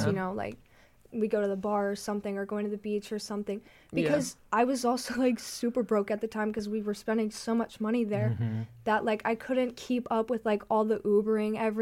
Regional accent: Bristol, Tennessee, United States; I'm from Bristol, Tennessee.

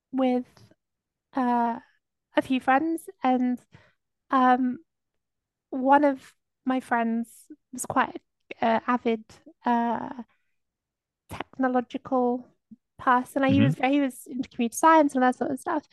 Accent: South West England, United Kingdom; I grew up in Somerset, so my local airport was actually Bristol.

